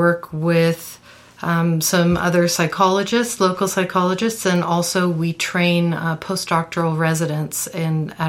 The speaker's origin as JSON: {"language": "English", "country": "Canada", "said": "I'm actually Canadian"}